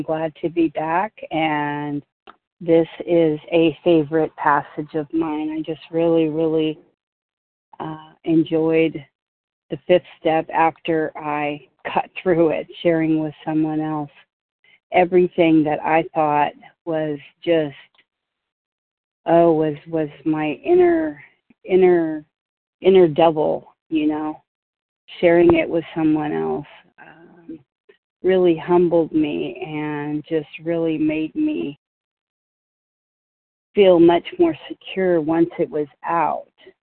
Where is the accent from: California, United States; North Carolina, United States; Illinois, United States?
California, United States; I'm from Northern California